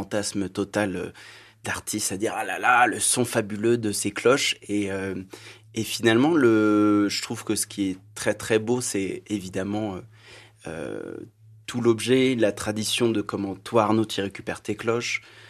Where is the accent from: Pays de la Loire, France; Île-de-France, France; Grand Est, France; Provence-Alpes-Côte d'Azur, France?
Île-de-France, France; Je suis à peu près d'où tu viens, Arnaud, c'est-à-dire d'une grande ville plate qui est la région parisienne.